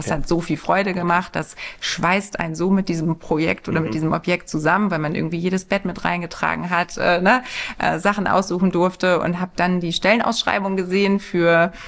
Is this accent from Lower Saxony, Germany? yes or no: yes; Lower Saxony, Germany; ich bin im Grunde aufgewachsen in der Lüneburger Heide, in einer großen Familie. Ich habe noch 3 Geschwister